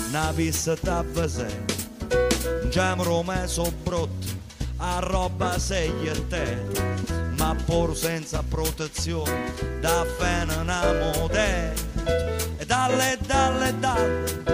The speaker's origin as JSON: {"language": "Italian", "region": "Basilicata", "country": "Italy", "tie": "born there", "said": "confesso, sono nato in Basilicata. Sì, la Basilicata esiste."}